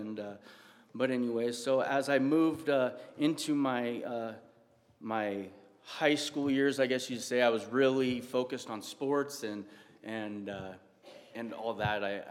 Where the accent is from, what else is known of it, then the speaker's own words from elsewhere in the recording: Moscow, Idaho, United States; born there; I was born in Moscow, Idaho, to … I'm an only child.